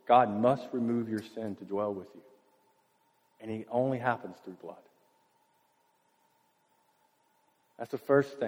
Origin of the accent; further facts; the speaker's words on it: the South, United States; my uncle had this new, brand new styrofoam cooler, because we're from the South and that's fancy.